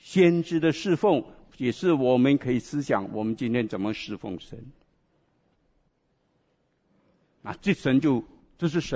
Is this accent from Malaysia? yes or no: yes; Sungai Siput, Perak, Malaysia; 我出生在和风，你们不知道，从这边开车两个小时就到我的家乡。你知道和风在怡保，你们知道怡保吗？怡保再上去有个小小的城镇叫做和风